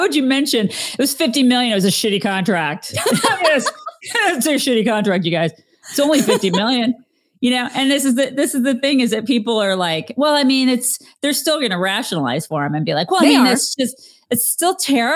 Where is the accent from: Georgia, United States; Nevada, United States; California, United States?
Georgia, United States; Atlanta; I grew up in Atlanta, so did your husband.